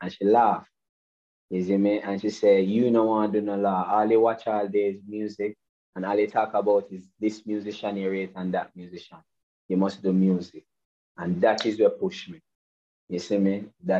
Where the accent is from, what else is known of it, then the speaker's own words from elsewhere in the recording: Portmore, Saint Catherine, Jamaica; I grew up in St. Catherine, Portmore, between Portmore and Spanish Town.